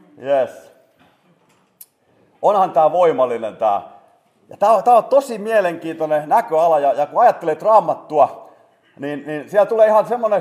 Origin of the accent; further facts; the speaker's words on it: Kauhajoki, South Ostrobothnia, Finland; Mä olin pikkupoikana asuin Kauhajoella 10 vuotta, ja sitten oli vajaa 3 vuotta, olin Ilmajoella työntekijänä. Ja nyt sitten tällä hetkellä on Lahdessa pastorina ollut 4,5 vuotta. Mutta asun Keski-Suomessa